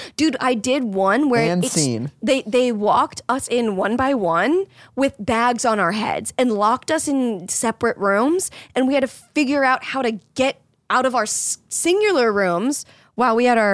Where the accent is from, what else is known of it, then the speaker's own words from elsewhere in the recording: Florida, United States; When I grew up in Florida, I went to the Bahamas frequently enough, like on family vacations or friend vacations or whatnot.